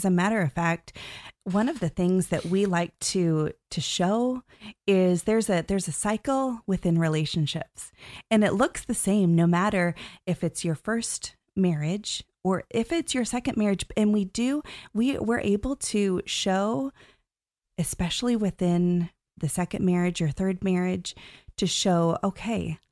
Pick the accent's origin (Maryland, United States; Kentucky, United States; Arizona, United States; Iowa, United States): Iowa, United States; I grew up in Iowa, in the Midwest. So Florida was definitely not introduced into my life until about 20 years ago.